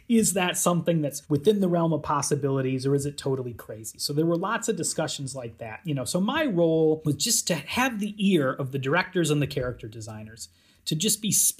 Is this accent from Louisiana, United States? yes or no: no; Chicago, Illinois, United States; now in Edinburgh, United Kingdom; So, you know, I'm American, I grew up around Chicago, but I've been for about the past decade here at the University of Edinburgh in Scotland, where I'm a professor and I teach here.